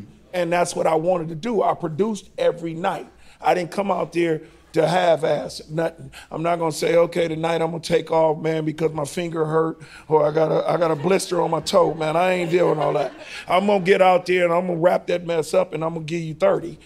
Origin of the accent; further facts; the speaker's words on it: Oakland, California, United States; You know, this is like my second home. I was born and raised in Oakland.